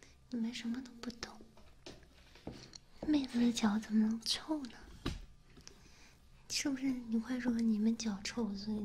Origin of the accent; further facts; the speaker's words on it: Wuhan, Hubei, China; 我是武汉的。技师，我是武汉的技师